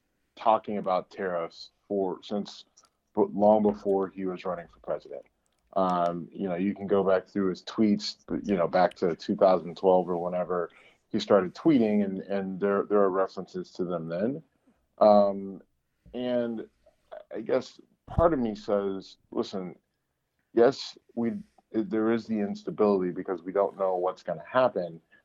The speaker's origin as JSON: {"language": "English", "town": "Youngstown", "region": "Ohio", "country": "United States", "tie": "born or raised there", "said": "listen, I'm from Youngstown, Ohio. And, you know, in the 90s when NAFTA was signed, I mean, that was pretty much a death warrant for the area that I grew up in."}